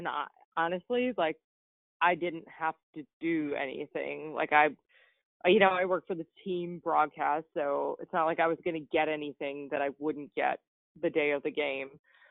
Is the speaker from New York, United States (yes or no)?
yes; New York, United States; Maura came from Colorado. I came from New York.